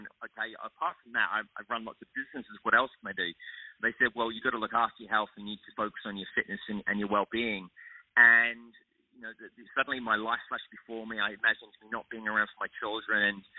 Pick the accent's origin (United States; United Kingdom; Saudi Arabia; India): United Kingdom; England; I'm English, so my stiff upper lip is probably the word I'd use.